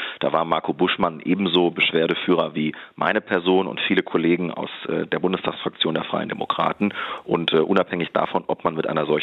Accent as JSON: {"language": "German", "region": "Lower Saxony", "country": "Germany", "said": "so beispielsweise in Niedersachsen, wo ich herkomme."}